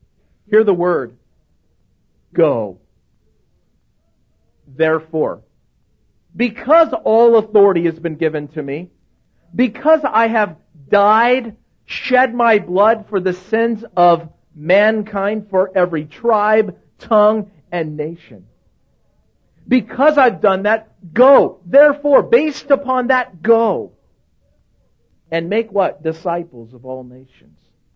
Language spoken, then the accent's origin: English; Yorba Linda, California, United States; I was born and raised in Yorba Linda. I've really never gone far.